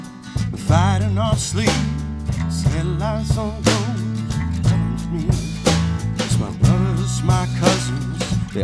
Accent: Quincy, Illinois, United States; And I'm from Quincy, Illinois, so down on a little hillbilly town on the river.

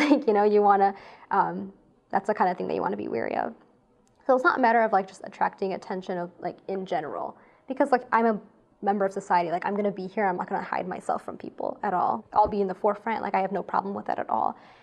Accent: United States; But I grew up in America, and like I wear jeans, you know

